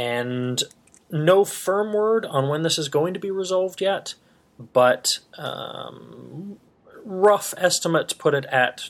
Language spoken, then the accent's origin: English; Los Angeles, California, United States; Like, the equivalent would be, I'm from Los Angeles or Orange County, that area.